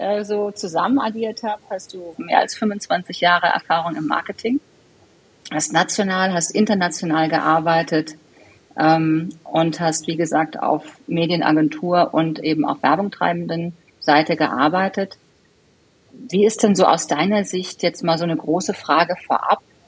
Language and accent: German; Viernheim, Hesse, Germany; Ich bin aufgewachsen in Firnheim, kosmopolitanen Ort, den kennt kein Mensch.